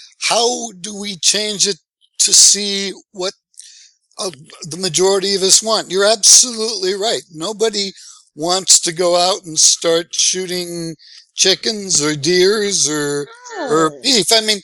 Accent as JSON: {"language": "English", "region": "Iowa", "country": "United States", "said": "I'm from Iowa."}